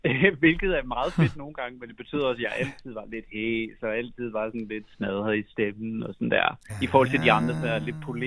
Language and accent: Danish; Central Denmark Region, Denmark; born there; og jeg er født ind i Vestjylland